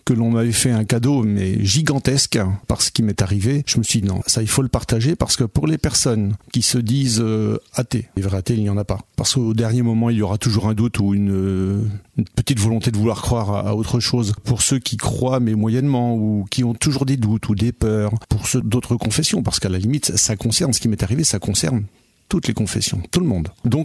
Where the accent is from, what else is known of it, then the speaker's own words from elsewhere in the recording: Alençon, Normandy, France; je suis né à Alençon, j'y ai toujours vécu, j'ai grandi au Champerrier, dont je fais référence dans mon livre qui est l'ancienne décharge municipale à ciel ouvert de la ville d'Alençon.